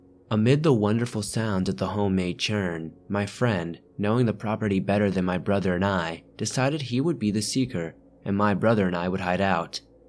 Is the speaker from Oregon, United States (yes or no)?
no; Alabama, United States; there were several reports of satanic activity in the area of Alabama, about 30 miles or so from my hometown, of just 35,000 people.